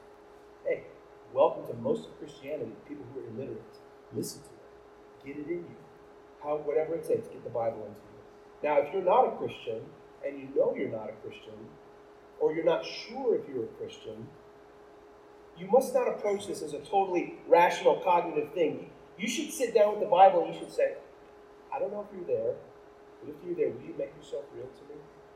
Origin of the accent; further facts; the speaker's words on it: Texas, United States; And where I grew up in Texas, that's y'all.